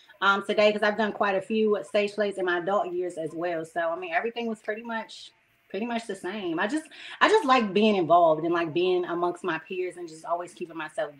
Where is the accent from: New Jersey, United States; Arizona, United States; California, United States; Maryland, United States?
Maryland, United States; I really enjoyed, you know, growing up in the city and growing up in Maryland.